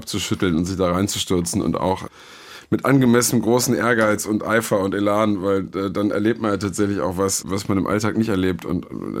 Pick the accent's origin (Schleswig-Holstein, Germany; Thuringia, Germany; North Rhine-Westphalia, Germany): North Rhine-Westphalia, Germany; Düsseldorf; born there; Naja, ich bin ja zu allem Überfluss auch noch gebürtiger Düsseldorfer und so eine Art Pannenrheinländer.